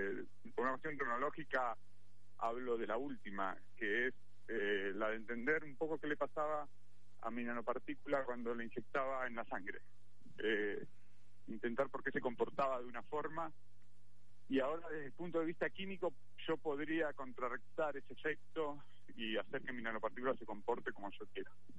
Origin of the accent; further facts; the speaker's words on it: Argentina; moved away as an adult; also born or lived in United States / Barcelona, Spain / Madrid, Spain / Chicago, United States; se habrán enterado que soy argentino y hice investigación en Argentina, hice mi doctorado en Estados Unidos, trabajé en Barcelona, en Madrid, también en Chicago.